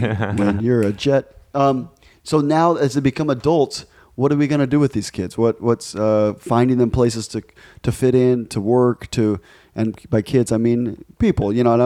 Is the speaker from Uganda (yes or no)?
no; Ecuador; I grew up in Ecuador, and I had just telling stories like, you know, you guys remember in Ecuador in the 80s, you ride the bus